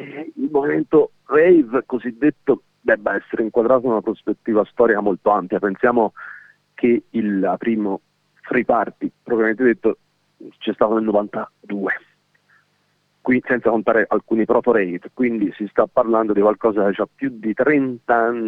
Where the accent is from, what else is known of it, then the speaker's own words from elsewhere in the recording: Florence, Tuscany, Italy; intanto direi che siamo tutti di Firenze